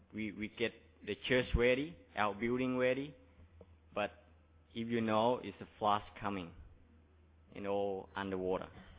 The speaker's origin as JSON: {"language": "English", "country": "Australia", "accent": "Aussie", "second_language": "English", "said": "I think you understand me easier than somewhere else because my accent is Aussie."}